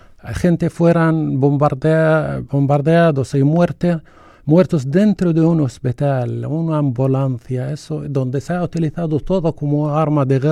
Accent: Gaza Strip, Palestine; mis padres se fueron echados de mi pueblo en el 48, fueron echados a Gaza. En el 77 fuera también ocupada la franja de Gaza, entonces éramos refugiados, y dentro de este refugio otra vez refugiados

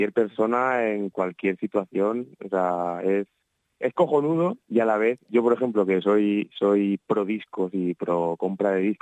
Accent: Petrer, Valencian Community, Spain; Arturo es de Monóvar, yo soy de Petrer

